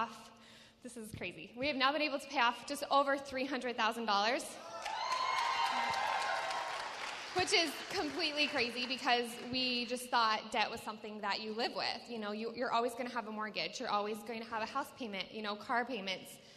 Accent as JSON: {"language": "English", "region": "Wyoming", "country": "United States", "said": "So my name, like Ray said … I am from Wyoming. Is there anyone else from Wyoming here?"}